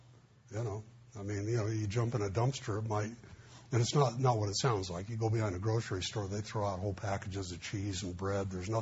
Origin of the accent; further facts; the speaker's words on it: Los Angeles, California, United States; I grew up in the East LA area, and there was parochial school, and I knew the Catholics wore funny uniforms when they went to school, and I knew I wasn't a Catholic, so I must be a Baptist.